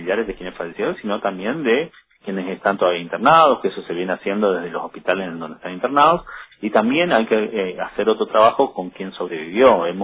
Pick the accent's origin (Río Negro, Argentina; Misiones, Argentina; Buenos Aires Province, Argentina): Misiones, Argentina; El Dorado; yo soy oriundo del Dorado